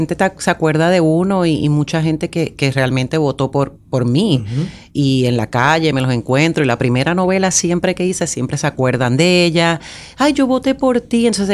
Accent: Puerto Rico; moved away; cuando yo me fui de Puerto Rico

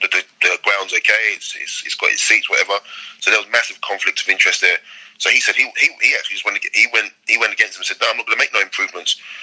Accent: Slough, South East England, United Kingdom; moved away as an adult; now in Australia; being born and bred in Slough, and that's where my home comforts are.

